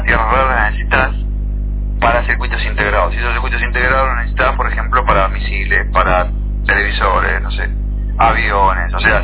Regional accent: Argentina

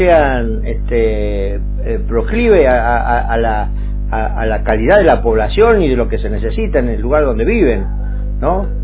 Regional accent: Clorinda, Formosa, Argentina; born there; mi padre de la gendarmería, yo nací en Clorinda, cuando la revolución lo mandan a Las Lajas, un pueblito cercano a la frontera con Chile, y después de ahí pasé por una escuela salesiana

